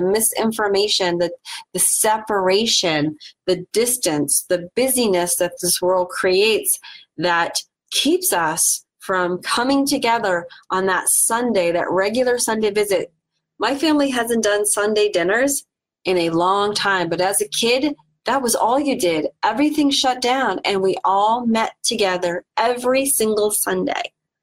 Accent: Northeast, United States; I was born in America, but I consider myself Portuguese. My family is 100% Portuguese from the Azores.

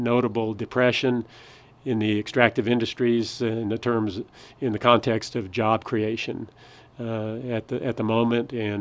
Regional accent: Farmington, United States; I was born in Farmington, grown up in Farmington, went to all levels of school in Farmington. Always wanted to come back to Farmington.

